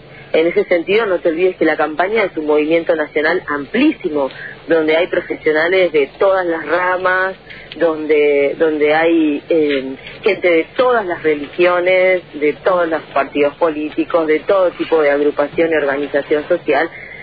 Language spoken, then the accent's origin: Spanish; Argentina